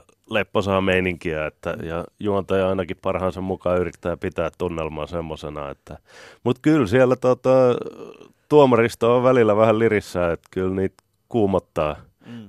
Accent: Helsinki, Uusimaa, Finland; Mä oon Kaartin kaupungissa Ullanlinnassa, ihan tuolla Etelä-Helsingissä viettänyt lapsuuteni ja näin. Oikeastaan ensimmäiset 29 vuotta elämästä meni eteläisessä Helsingissä.

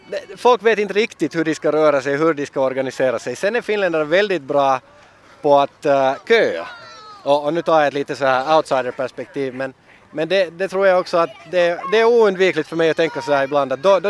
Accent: Cairo, Cairo Governorate, Egypt; Eftersom jag är uppvuxen i Kairo, en megastad med nästan 20 miljoner dagstid i alla fall

